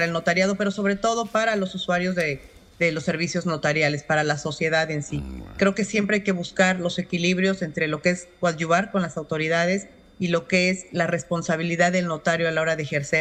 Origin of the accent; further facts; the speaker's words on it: Oaxaca, Mexico; en el estado de Oaxaca, de donde yo soy originaria